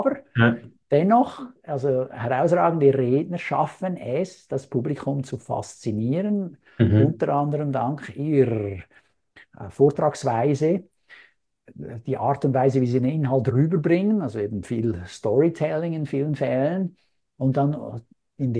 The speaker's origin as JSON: {"language": "German", "country": "Switzerland", "accent": "Swiss", "said": "Ich muss ja jetzt nicht mehr meinen Dialekt abtrainieren, das ist nicht nötig. Ja. Ich bleibe authentisch. Ja, die dürfen gerne merken, dass ich Schweizer bin."}